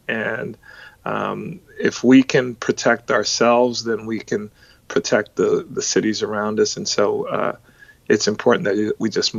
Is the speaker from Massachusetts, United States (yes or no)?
no; New York, United States; now in Texas, United States; So, you know, I'm from New York, and I had visited my mother, who still lives in New York.